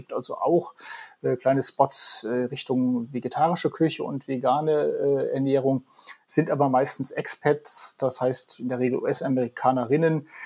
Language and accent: German; Germany; ich komme aus Deutschland, das ist oft ein schöner Anknüpfungspunkt für ein Gespräch.